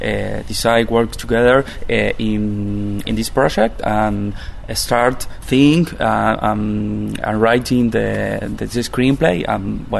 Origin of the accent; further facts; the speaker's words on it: Córdoba, Argentina; English is a second language; Well, we are from Argentina, Córdoba is our city.